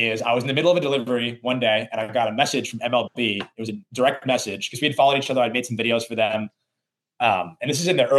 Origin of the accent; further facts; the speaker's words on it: Connecticut, United States; because I was from Connecticut, went to New York City, and I interviewed for a job in New York.